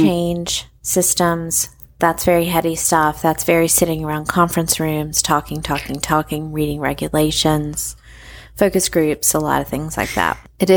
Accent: Charlotte, North Carolina, United States; I grew up in Charlotte, North Carolina

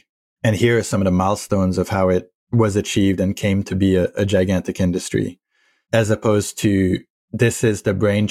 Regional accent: France; I grew up in France, where the Lumiere brothers are upheld as the inventors of cinema, period.

